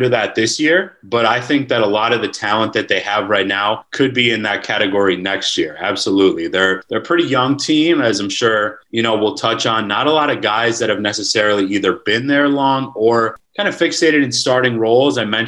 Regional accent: Wisconsin, United States; I'm actually from Wisconsin, so I grew up seeing the Hawkeyes plenty growing up

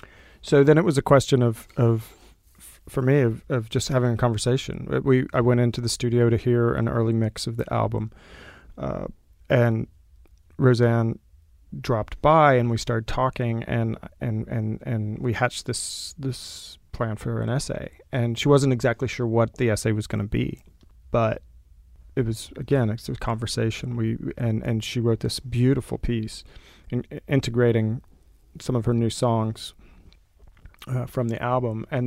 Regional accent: Del Rio, Texas, United States; I grew up in Del Rio, Texas, went to public schools.

